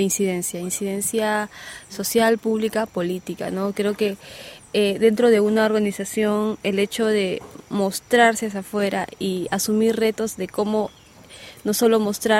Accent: Peru; Yo soy comunicadora, soy de Perú

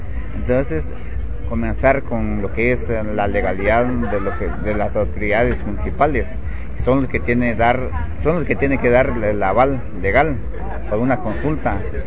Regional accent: Guatemala; somos legítimos dueños guatemaltecos, somos las comunidades que permanecemos, ¿sí? Por años milenarios que vemos viviendo ahí.

